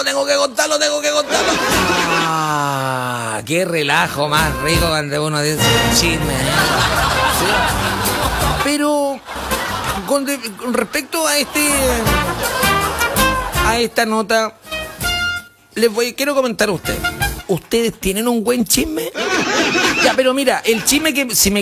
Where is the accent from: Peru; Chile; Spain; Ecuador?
Chile; ¿Ustedes creen que nosotros somos los chilenos? Somos buenos para el chisme